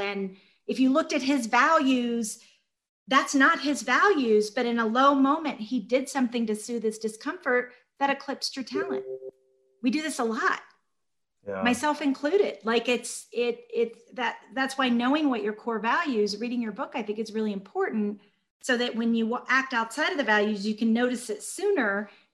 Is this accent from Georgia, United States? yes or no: yes; Georgia, United States; I was raised in Georgia by civil rights workers.